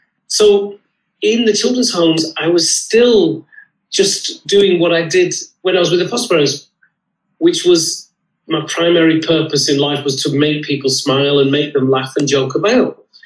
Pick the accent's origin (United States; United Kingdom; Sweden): United Kingdom; North West England; So I had a brilliant childhood. I grew up in Lancashire.